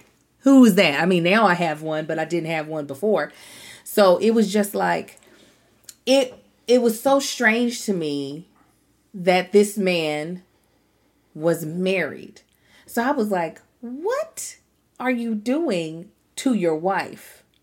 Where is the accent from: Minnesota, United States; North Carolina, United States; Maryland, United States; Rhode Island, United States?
Maryland, United States; Baltimore; "Oh, I'm from Baltimore. We love crabs. I'm allergic to crabs now."